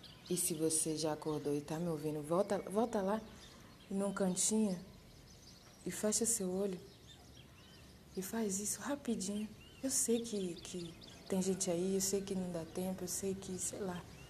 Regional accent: Brazil; para a minha nação brasileira, que eu sou brasileira. Para onde eu for, eu vou ter que dizer: de onde você é? Eu sou brasileira e orgulhosa, porque sei da minha cultura

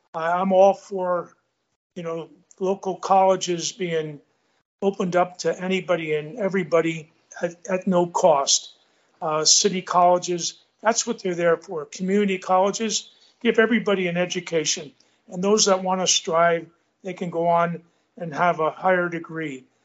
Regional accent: San Francisco, California, United States; And having been born and raised there, and I grew up in San Francisco, I went to high school. San Francisco, played sports in the city.

